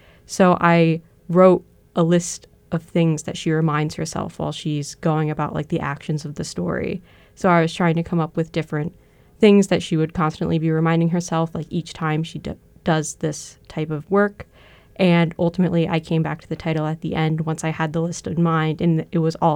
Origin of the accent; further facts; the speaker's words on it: Durham, Connecticut, United States; I'm a junior here at UConn, and I'm studying English and history, and I'm doing a minor in digital public history, and I'm from Durham, Connecticut.